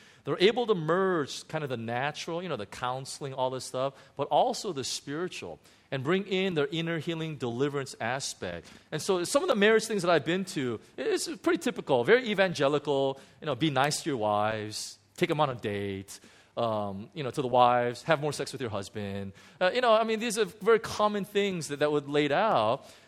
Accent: Hong Kong; well, I'm a pastor from Hong Kong

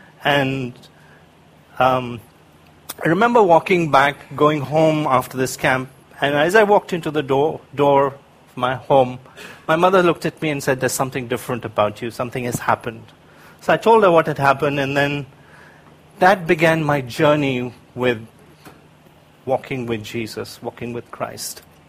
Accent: Hyderabad, Telangana, India; I was born in India, in the south of India, in a place called Hyderabad. I grew up there, and during my teenage years, I became a Christian.

